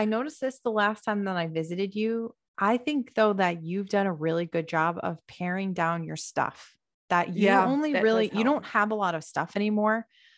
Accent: Florida, United States; now in Tennessee, United States; Rachel is in Texas and I'm in Tennessee, but we are actually from Florida.

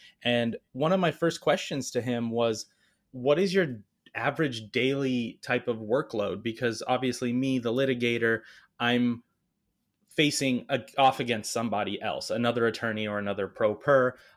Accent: Ukraine; now in United States; My family and I are all immigrants. We emigrated from the Ukraine in the late 90s and actually got our citizenship in 2004.

